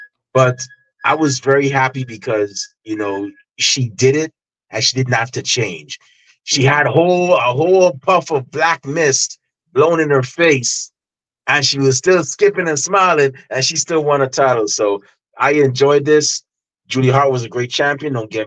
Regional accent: Guyana; accent: Guyanese; I got into my Guyanese accent, and you know, I was just so happy seeing, you know, a fellow Guyanese win a title.

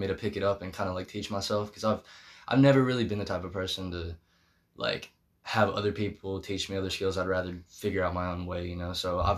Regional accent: Muscle Shoals, Alabama, United States; I am from Muscle Shoals, Alabama, and I've been making music for as long as I can remember.

